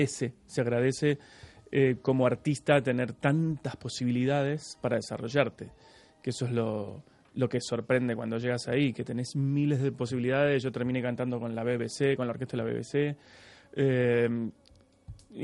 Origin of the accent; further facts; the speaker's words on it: Argentina; soy más argentino que el mate.